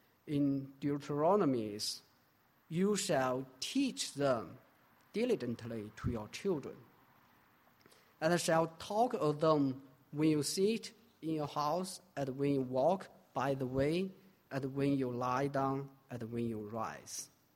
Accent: China; first language Chinese; English is a second language; And I often mocked by them for the sake of my accent. Why? Because Chinese language has abided in me before I begin to study English. Anytime when I write or speak in English, I must think first in Chinese and then translate it to the English.

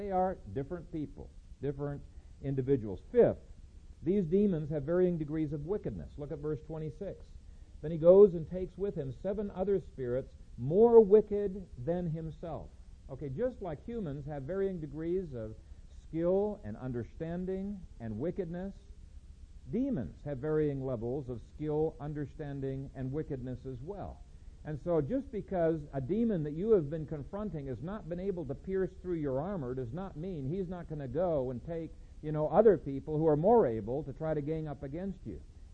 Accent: Ethiopia; One time in Bingham Academy when I was growing up in Ethiopia

